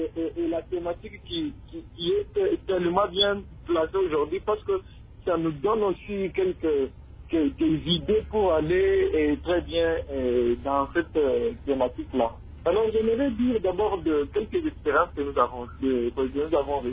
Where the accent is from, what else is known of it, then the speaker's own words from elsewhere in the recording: Kabinda, Lomami, DR Congo; J'ai étudié à Kabinda, ma ville natale.